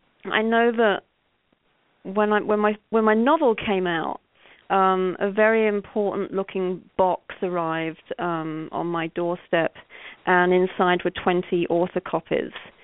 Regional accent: London, United Kingdom; now in Virginia, United States; I'm a transplant from London. I live in Virginia now. I came over here in 1999.

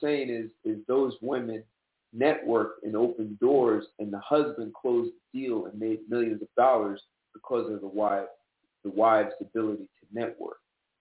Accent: New Jersey, United States; Hey, I'm from Jersey. How you doing?

